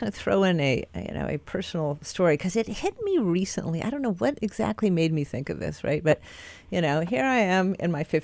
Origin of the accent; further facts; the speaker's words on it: California, United States; growing up in Silicon Valley before it was Silicon Valley, to be clear, you know, and in a well-to-do family.